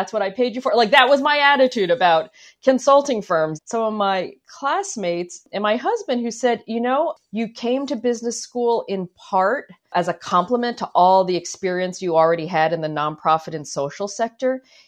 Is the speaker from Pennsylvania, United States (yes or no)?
yes; Philadelphia, Pennsylvania, United States; So, like I said, born and raised in Philadelphia, parents came to Philly at a time where, like, there is, and still, there's not a big Filipino community in Philadelphia, right?